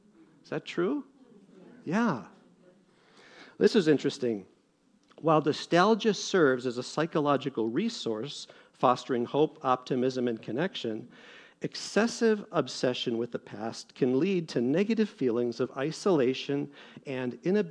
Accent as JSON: {"language": "English", "region": "Wisconsin", "country": "United States", "tie": "born there", "said": "I was born in Wisconsin. Greendale's a suburb of Milwaukee"}